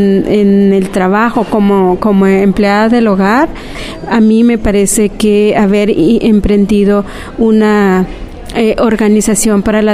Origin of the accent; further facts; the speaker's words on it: Oaxaca, Mexico; now in Mexico City, Mexico; yo vine del estado de Oaxaca para el DF y empecé a trabajar como empleada del hogar. Trabajé durante 22 años